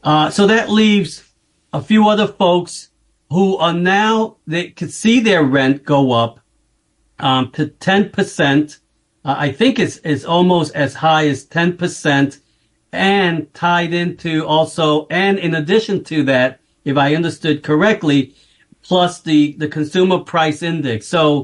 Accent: New York City, New York, United States; I've raised my family here, and I want to stay here. I was born and raised in East Harlem, and I think I should stay here for until the end, basically.

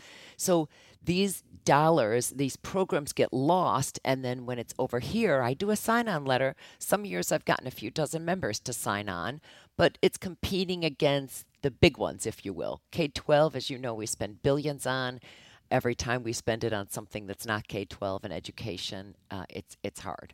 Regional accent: Illinois, United States; Senator Paul Simon from Illinois. I'm originally from Illinois.

